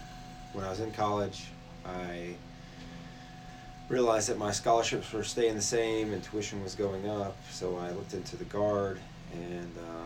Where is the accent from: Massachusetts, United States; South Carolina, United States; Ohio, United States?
South Carolina, United States; born there; also born or lived in Germany / Louisiana; So, I am an Army brat, I guess you could say. So, I was born in South Carolina, and then I lived there from basically 0 to about 3. Then I moved from there to Germany from 3 to 6. Then I moved to Louisiana from 6 to 12.